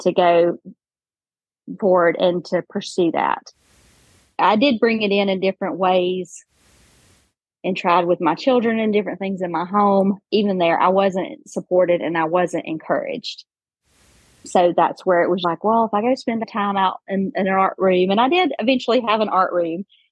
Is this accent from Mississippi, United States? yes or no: no; Georgia, United States; moved away as an adult; now in Nashville, United States; I grew up in Georgia, and 3 years ago, moved to Nashville